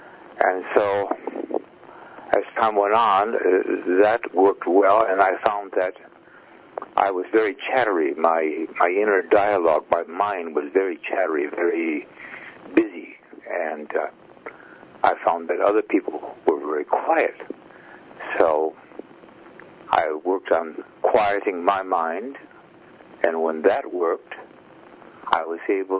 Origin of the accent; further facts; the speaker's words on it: Chicago, Illinois, United States; now in California, United States; I came from a dysfunctional family, and so I had issues. And as I grew up, I migrated over to from Chicago over to California.